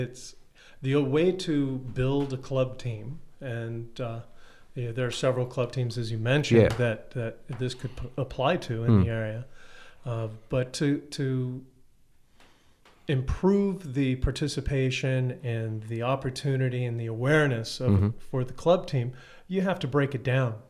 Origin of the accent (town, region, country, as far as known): Midwest, United States; born or raised there; also born or lived in California